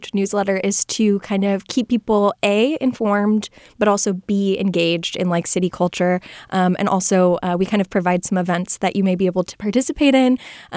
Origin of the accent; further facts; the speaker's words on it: California, United States; now in Sacramento, United States; Yeah, I grew up in the Bay Area. And so I think moving to Sacramento, it's been 10 years this year, which is exciting.